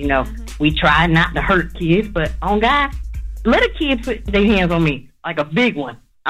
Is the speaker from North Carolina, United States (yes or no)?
yes; North Carolina, United States; I'm from North Carolina.